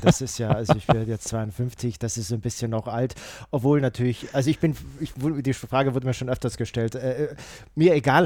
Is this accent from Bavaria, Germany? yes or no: yes; Bavaria, Germany; da hilft natürlich eine bayerische, und ich habe noch österreichische Roots, durchaus. Ich sage immer, ich komme aus dem Allgäu